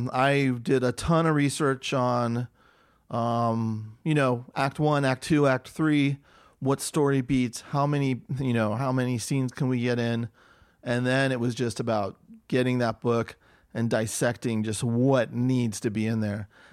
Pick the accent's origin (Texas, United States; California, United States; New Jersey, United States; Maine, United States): California, United States; Millbrae; Millbrae, right by San Francisco Airport.